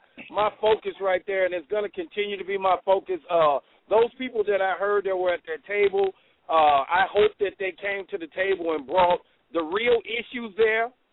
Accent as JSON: {"language": "English", "town": "Chicago", "region": "Illinois", "country": "United States", "tie": "born or raised there", "said": "you know, I'm from Chicago, born and raised"}